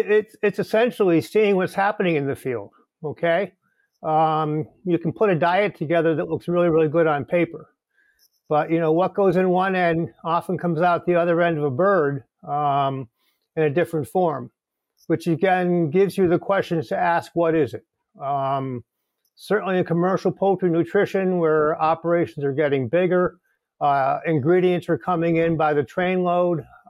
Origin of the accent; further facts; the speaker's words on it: New England, United States; I'm from New England originally, so it's a chance to move back north.